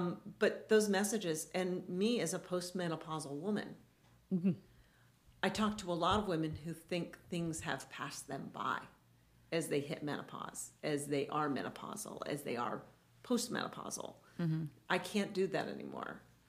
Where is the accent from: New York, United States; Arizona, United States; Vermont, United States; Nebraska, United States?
Vermont, United States; So I grew up in Vermont, where Ben and Jerry's originated.